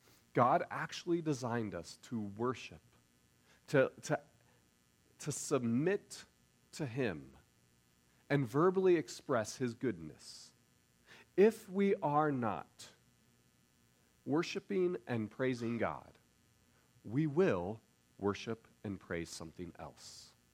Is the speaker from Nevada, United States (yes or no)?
no; Denver, Colorado, United States; And in fact, growing up in Denver, it was really easy to do the same thing.